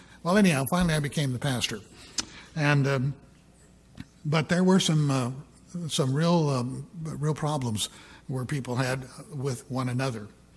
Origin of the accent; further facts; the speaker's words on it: Portland, United States; I'm from Portland. I came into the Portland Church, Spokesman's Club, went to Ambassador College.